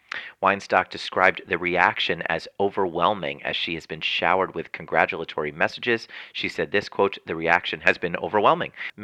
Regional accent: New Jersey, United States; To my home state of New Jersey

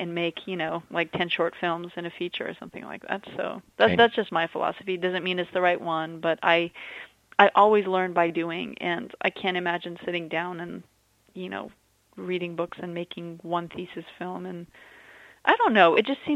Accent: Abu Dhabi, United Arab Emirates; when I was a kid, so I was growing up in, I grew up in Abu Dhabi

